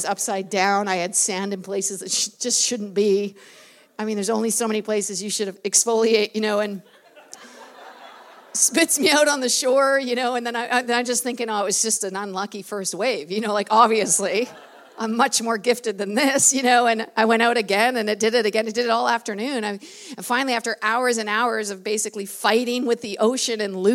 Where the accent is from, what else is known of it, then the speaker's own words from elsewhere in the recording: the South, United States; hey, remember us? We're from the South.